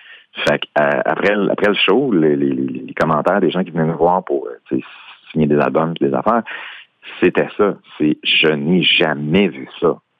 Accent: Quebec, Canada; Des fois, les gens rient du fait qu'on est des Québécois puis on fait la joke avec un accent français.

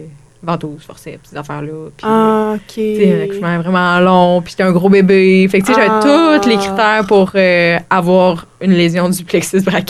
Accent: Quebec City, Quebec, Canada; now in Princeville, Canada; Je sais pas d'où ce que je viens. Je viens de Québec.

